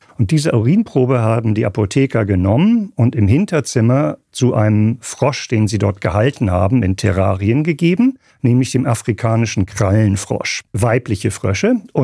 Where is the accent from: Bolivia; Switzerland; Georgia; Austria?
Switzerland; Ich bin aus der Schweiz.